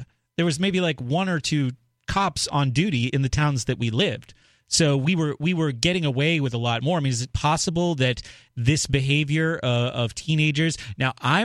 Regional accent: Exeter, New Hampshire, United States; And I grew up in New Hampshire in a wealthy town in the eastern part of the state called Exeter.

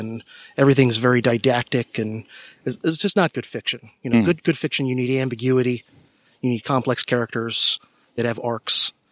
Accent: Florida, United States; In South Florida, in the Miami-Fort Lauderdale

